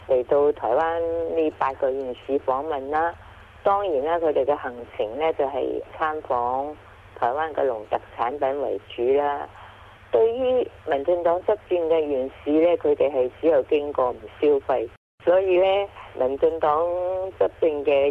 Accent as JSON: {"language": "Cantonese", "region": "Guangdong", "country": "China", "said": "即系我哋广东人叫嘅番石榴"}